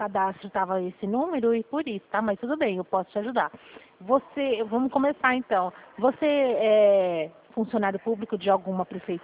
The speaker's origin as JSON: {"language": "Portuguese", "town": "Presidente Prudente", "region": "São Paulo", "country": "Brazil"}